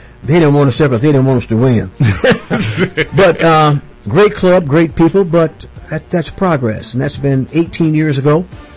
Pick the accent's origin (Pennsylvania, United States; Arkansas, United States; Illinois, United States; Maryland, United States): Arkansas, United States; born there; because I was born in Arkansas.